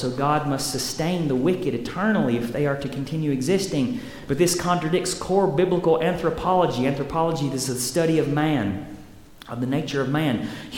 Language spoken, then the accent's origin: English; the South, United States; accent: southern; Say it in my southern accent.